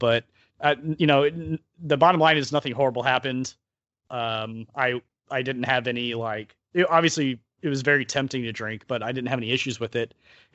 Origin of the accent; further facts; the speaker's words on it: Alabama, United States; also born or lived in Georgia; I grew up in Alabama and Georgia. I love fireworks